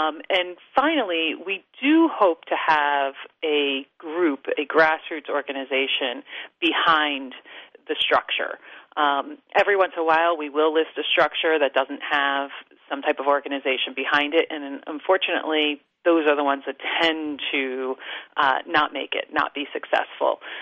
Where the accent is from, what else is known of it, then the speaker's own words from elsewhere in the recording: New Jersey, United States; Yeah, you know what? I grew up in North Jersey, but my grandparents lived down the shore.